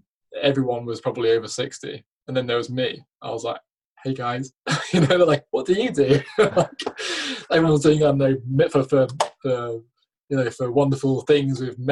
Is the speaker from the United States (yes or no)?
no; England, United Kingdom; I'm English. I was a junior associate when I was nine years old.